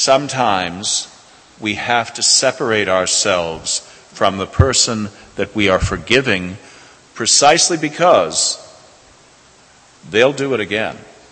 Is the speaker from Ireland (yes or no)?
yes; Ireland; I'm Irish. I'm genetically programmed not to forgive.